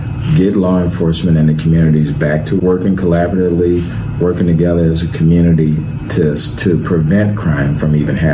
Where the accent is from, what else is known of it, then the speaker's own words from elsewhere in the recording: Gary, Indiana, United States; my hometown of Gary.